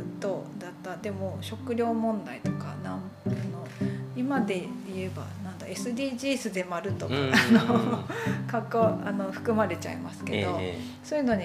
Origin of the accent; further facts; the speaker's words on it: Ibaraki, Japan; 出身としては、高校卒業まで茨城で育って